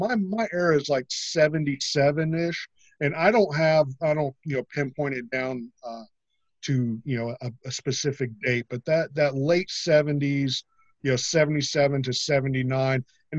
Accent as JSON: {"language": "English", "town": "Carbondale", "region": "Pennsylvania", "country": "United States", "tie": "born or raised there", "said": "I grew up along what was the Penn Division. I was born and raised in Carbondale, Pennsylvania."}